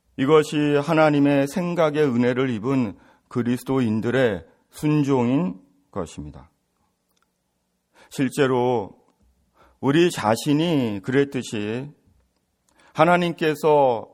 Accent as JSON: {"language": "Korean", "country": "South Korea", "said": "내가 내 스스로 한국 사람으로 남자로 … 정해서 태어난 것이 아닌 것처럼"}